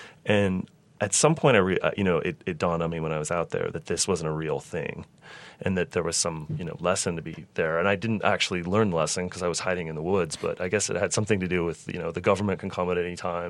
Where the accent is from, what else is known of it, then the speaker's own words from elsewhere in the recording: Missoula, Montana, United States; But I grew up in Missoula, which is a college town